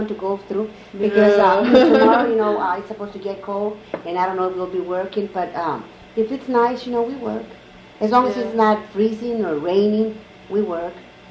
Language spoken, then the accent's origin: English; Texas, United States; born there; now in Florida, United States; And I wouldn't change Florida for Texas, even though I was born in Texas. This is home for me.